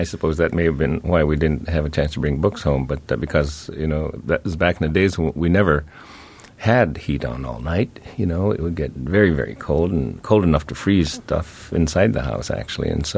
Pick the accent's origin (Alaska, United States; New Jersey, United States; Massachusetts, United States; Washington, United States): Alaska, United States; Kotzebue; I was born in Kotzebue. And I think I said it was like 29 miles above the Arctic Circle, about 100 miles from the Russian mainland and 50 miles from the international dateline.